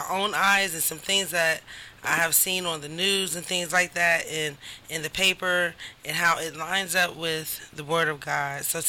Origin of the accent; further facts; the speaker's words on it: Marion, Ohio, United States; I was born and raised in Marion, Ohio.